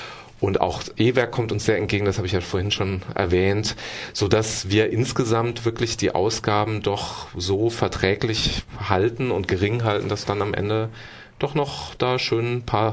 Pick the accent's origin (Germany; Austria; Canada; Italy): Germany; Baden-Württemberg; Ich bin ja hier aufgewachsen in der Gegend, was man mir nicht unbedingt anhört, aber ist so.